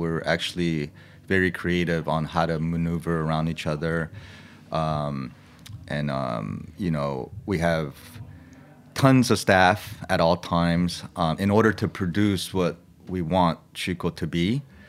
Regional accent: Los Angeles, California, United States; And that's sort of just a reflection of growing up in Los Angeles.

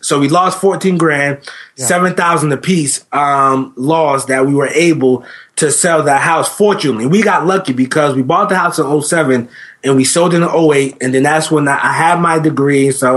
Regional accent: New Jersey, United States; I was born and raised in New Jersey. And a few years ago, when I was 19, I'm 31 now

